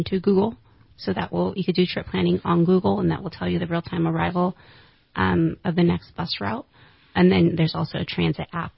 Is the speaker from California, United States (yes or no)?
yes; California, United States; When I lived, I'm from Southern California, and because parking was more of an issue, I would take the bus every day to work.